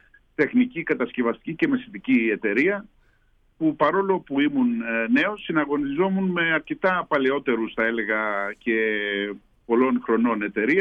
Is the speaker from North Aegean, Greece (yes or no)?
yes; Chios, North Aegean, Greece; εδώ στην Χίο, και με έκανε να κάνω το όνειρό μου πραγματικότητα και να επιστρέψω στον τόπο μου που αγαπάω τόσο πολύ.